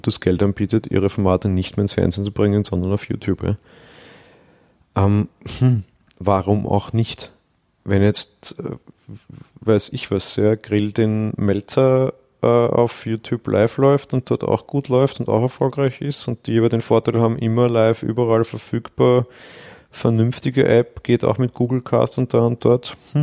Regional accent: Austria; ich da kann das als Österreicher, ich sag mal, relativ legal das sogar empfangen

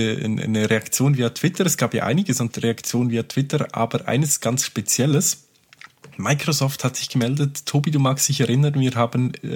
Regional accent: Switzerland; Bei uns in der Schweiz

